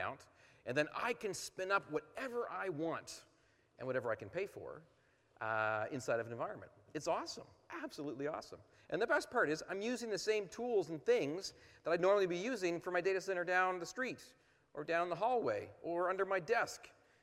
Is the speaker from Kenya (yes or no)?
no; Canada; now in Australia; Back in North America, I'm not American, I'm Canadian.